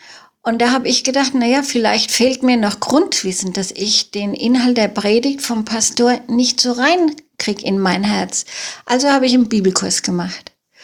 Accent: Frankfurt, Hesse, Germany; Ich habe zwei Brüder. Ich komme aus der Stadt Frankfurt. Habe da gelebt und gewohnt, gearbeitet, Familie gegründet. Ja. Ich bin jetzt 71 Jahre alt

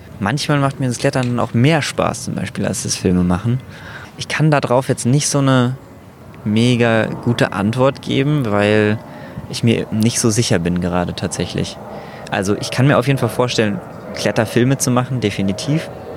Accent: Berlin, Germany; Und ich als Berliner

